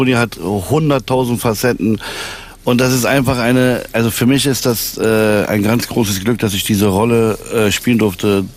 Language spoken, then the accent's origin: German; Berlin, Germany; Ich komme aus Berlin, ich bin selber Libanese, libanesischer Kurde.